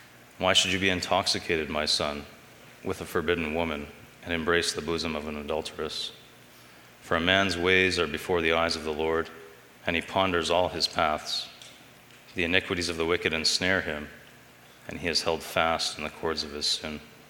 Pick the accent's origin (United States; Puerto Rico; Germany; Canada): Canada; Thunder Bay, Ontario; I grew up in Thunder Bay, just nearby on Moody and Ridgeway Street. I went to Westmount over there on Edward and Churchill as a high school.